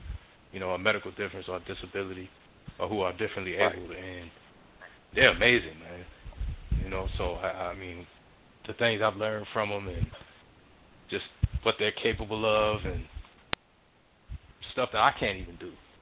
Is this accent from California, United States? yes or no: no; Miami, Florida, United States; born there; now in Atlanta, United States; I was born in Miami, Florida. I'm a military brat. I live in Atlanta, Georgia right now